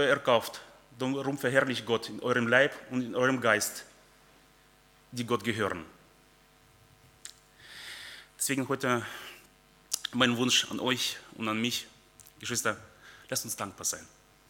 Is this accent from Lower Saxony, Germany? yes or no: no; North Rhine-Westphalia, Germany; also ich komme ehemals aus Nordrhein-Westfalen